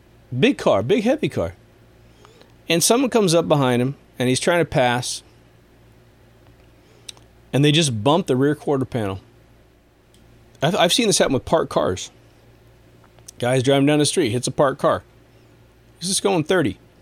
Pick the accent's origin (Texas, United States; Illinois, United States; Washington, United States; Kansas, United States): Kansas, United States; I come from Kansas, in the middle of America. What's Kansas known for? Being flat.